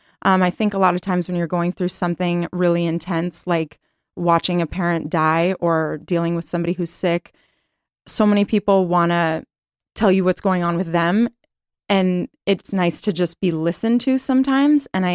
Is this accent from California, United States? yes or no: yes; California, United States; But yeah, I grew up in the Bay Area. I went to UCLA.